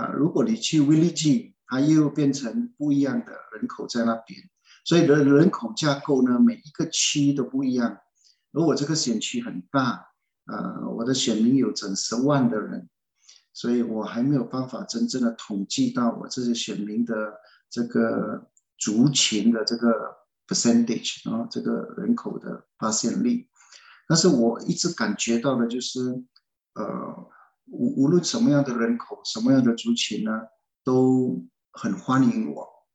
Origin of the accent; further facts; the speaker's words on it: Malaysia; now in Australia; 我呢是1961年出生，在马来西亚长大的我在马来西亚，我从小的愿望就是要做警察嘛。